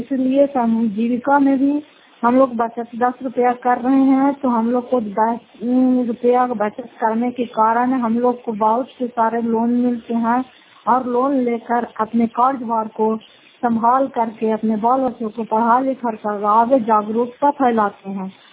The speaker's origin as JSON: {"language": "Hindi", "town": "Fatehpur", "region": "Bihar", "country": "India", "said": "घर फतेहपुर पंडाकरौता, जिला नालंदा, करार ससरा प्रखंड की निवासी हूँ"}